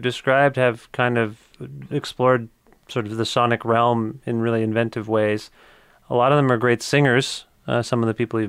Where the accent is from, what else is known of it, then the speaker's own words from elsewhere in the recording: Kitchener, Ontario, Canada; born there; I was born in Kitchener, Ontario.